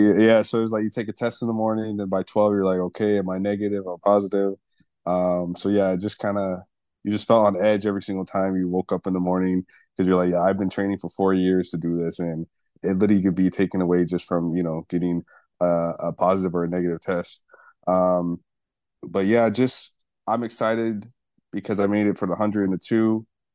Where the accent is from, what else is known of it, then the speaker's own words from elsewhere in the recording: Wisconsin, United States; I think just because I grew up in Wisconsin, I've always been quiet, and hardworking.